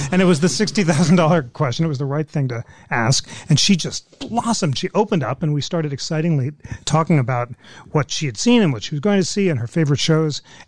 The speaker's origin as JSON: {"language": "English", "town": "New York City", "region": "New York", "country": "United States", "tie": "born or raised there", "said": "I grew up in New York City"}